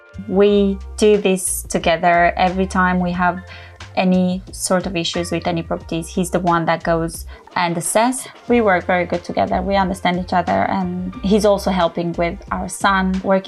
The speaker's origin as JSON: {"language": "English", "country": "Romania", "tie": "born or raised there", "said": "I grew up in Romania."}